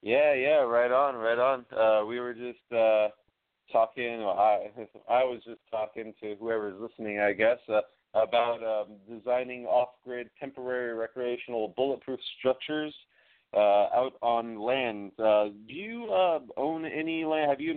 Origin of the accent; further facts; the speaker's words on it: Miami, Florida, United States; now in Central Florida, United States; We grew up together in Miami. It was just by luck we ended up here in Central Florida together, working together on this new chapter.